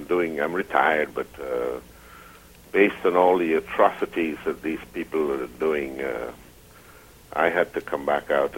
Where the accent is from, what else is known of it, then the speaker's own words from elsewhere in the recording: Sweden; though I don't look like a Swede. I'm of Indian extraction, and I've lived in Sweden most of my life